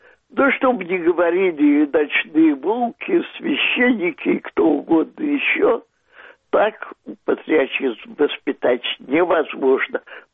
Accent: Crimea, Ukraine; я сама родом из Крыма, Крым я люблю как свою малую родину

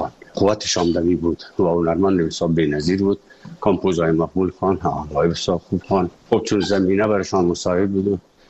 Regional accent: Afghanistan; also born or lived in Moscow; از افغانستان برآمدیم آمدیم سه مسکو 4 سال مسکو به بسیار سختی وردم

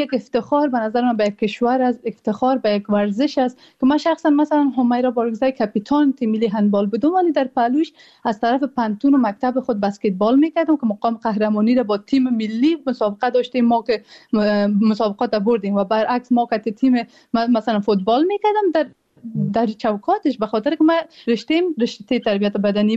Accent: Afghanistan; now in Germany; بیرون از افغانستان هستیم فعالیت‌های خود را ادامه بدیم

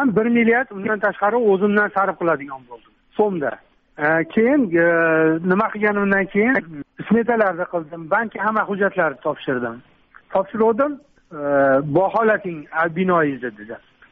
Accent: Margilan, Fergana Region, Uzbekistan; born there; Marg'ilon shahrida 1963 yilda tug'ilganman.

